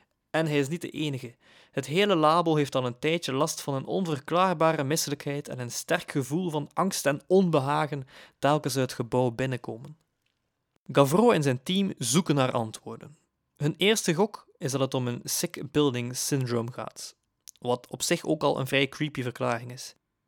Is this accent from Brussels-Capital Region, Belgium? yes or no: no; Koksijde, West Flanders, Belgium; ik ben afkomstig van Kokseide